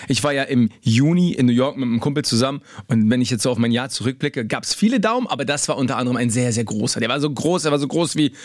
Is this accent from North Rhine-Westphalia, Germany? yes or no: no; Berlin, Germany; Ich komme ja aus Berlin und jedes Mal, wenn ich in Berlin bin, denke ich mir immer, ja, ist geil, ist mein Zuhause